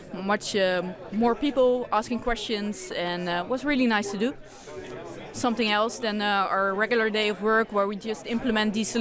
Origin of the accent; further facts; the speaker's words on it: Netherlands; Yes, we are from the Netherlands, so we arrived this morning by train.